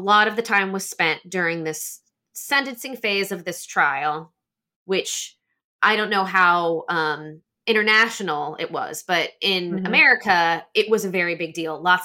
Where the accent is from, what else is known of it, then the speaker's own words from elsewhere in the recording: New York City, New York, United States; So yeah, the New York aspects of it as a New Yorker, was pretty cool to see.